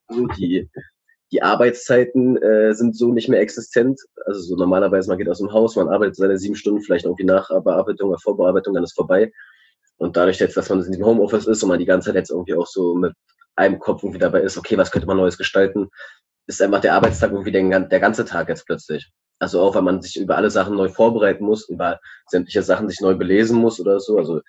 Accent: Berlin, Germany; born there; ich bin 26. Ich bin in Reinickendorf geboren, arbeite auch im Jugendclub ELOC am Ostkreuz.

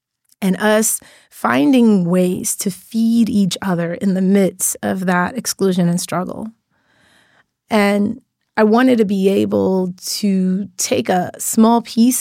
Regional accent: Guyana; born there; I was born in Guyana, which is a former British colony and one of the poorest countries in the region.

